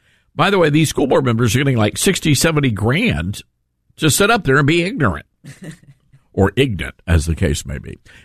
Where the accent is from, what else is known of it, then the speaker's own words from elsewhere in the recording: Memphis, Tennessee, United States; I just want Memphis, Tennessee, my hometown, to be a national example of how you can come back from hell.